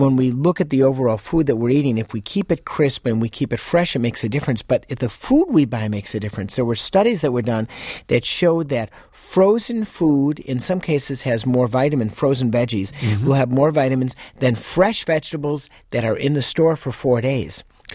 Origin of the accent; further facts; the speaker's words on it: Chicago, Illinois, United States; You know, I grew up in Chicago. What can I say?